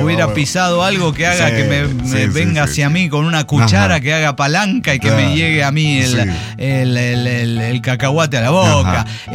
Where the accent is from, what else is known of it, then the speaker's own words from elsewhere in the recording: Durango, Mexico; now in Mazatlán, Mexico; esto yo crecí en Durango. Soy duranguense, como el pasito, ¿entiendes?